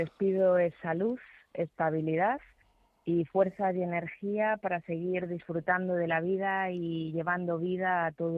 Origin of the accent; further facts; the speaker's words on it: Community of Madrid, Spain; Pues yo estoy orgullosa como madrileña, como profesional sanitario